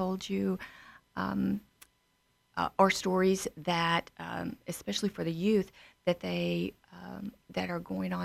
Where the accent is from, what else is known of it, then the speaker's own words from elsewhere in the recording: Arkansas, United States; And I can think of a story growing up. I grew up in Arkansas.